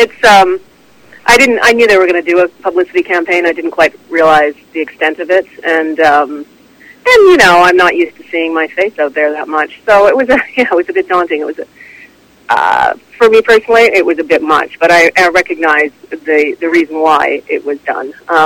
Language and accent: English; Canada; to go in there as a Canadian and not as an American